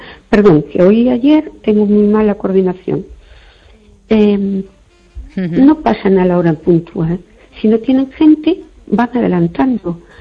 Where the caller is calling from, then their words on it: Perlío, Galicia, Spain; de Perlío, perdona.